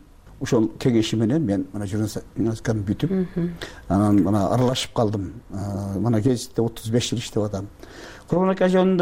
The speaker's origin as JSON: {"language": "Kyrgyz", "town": "Leilek", "region": "Batken Region", "country": "Kyrgyzstan", "said": "Мен Лейлектемин."}